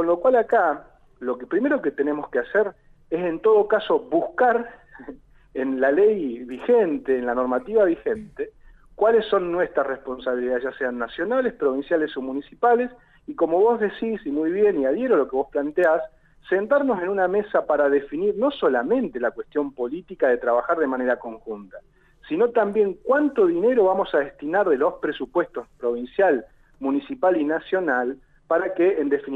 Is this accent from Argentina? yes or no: yes; Neuquén, Argentina; todos somos neuquinos